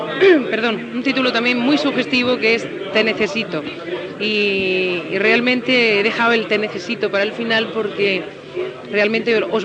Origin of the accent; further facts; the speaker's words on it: Seville, Andalusia, Spain; Mira, yo soy sevillana, bueno, soy española, ¿no? Por supuesto, soy sevillana.